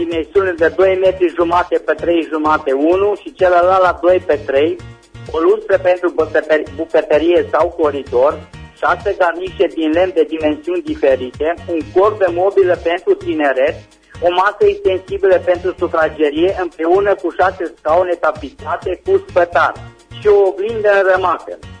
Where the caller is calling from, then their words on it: Reșița, Caraș-Severin, Romania; din Reșița